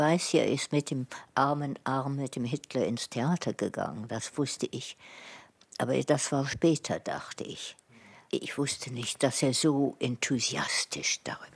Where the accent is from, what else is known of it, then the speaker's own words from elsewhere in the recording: England, United Kingdom; German is a second language; Ich bin Engländerin. Ich bemühe mich, Deutsch zu sprechen.